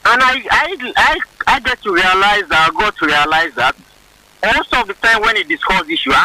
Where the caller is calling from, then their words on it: Lokoja, Kogi, Nigeria; I'm calling from Lokoja. I'm actually inside a car.